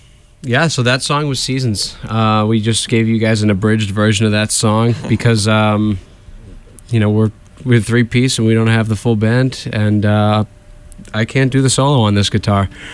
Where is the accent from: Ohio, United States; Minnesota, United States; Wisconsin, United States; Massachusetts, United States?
Massachusetts, United States; Tyngsborough; and then we got three guys from Tingsboro, Massachusetts, and it's just funny because I grew up in Tingsboro